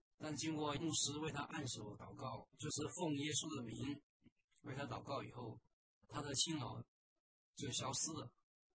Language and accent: Chinese; China; 我们中国人都说江山易改本性难移